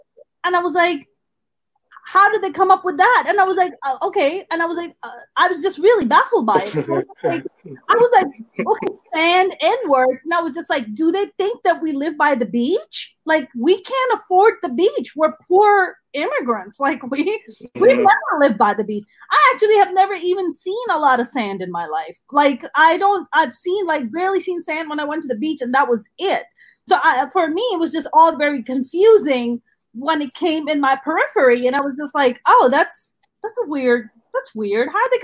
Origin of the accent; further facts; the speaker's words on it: Pakistan; now in United States; as an immigrant who was born and raised in Pakistan